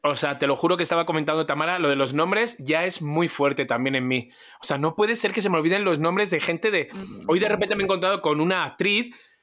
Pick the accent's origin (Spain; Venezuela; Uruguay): Spain; como soy español